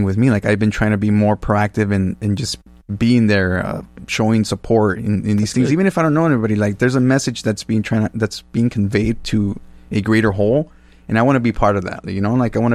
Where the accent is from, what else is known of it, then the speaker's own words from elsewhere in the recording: Cudahy, California, United States; I'll be like, yeah, I'm from Cudahy. I'm from Southeast LA.